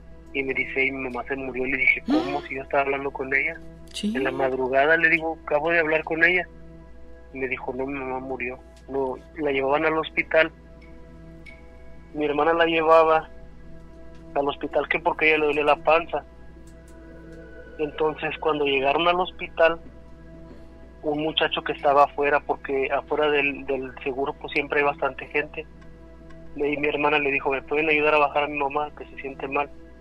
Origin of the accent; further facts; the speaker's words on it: Matamoros, Tamaulipas, Mexico; Y soy de ahí, de Matamoros, de Tamaulipas, soy yo.